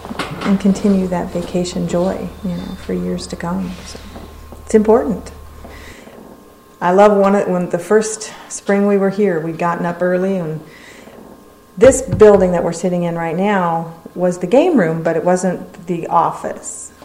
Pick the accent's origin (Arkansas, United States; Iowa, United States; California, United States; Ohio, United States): Iowa, United States; We're from Iowa.